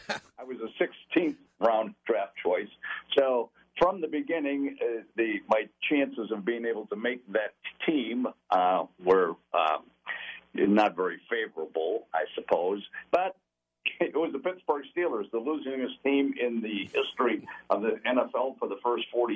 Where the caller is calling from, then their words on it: Pittsburgh, Pennsylvania, United States; I'm calling from Pittsburgh.